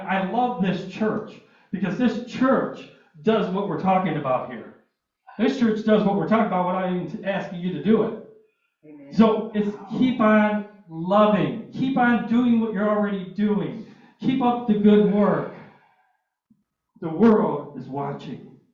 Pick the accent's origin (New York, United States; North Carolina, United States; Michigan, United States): Michigan, United States; Detroit; even when I was growing up in Detroit and somebody called me brother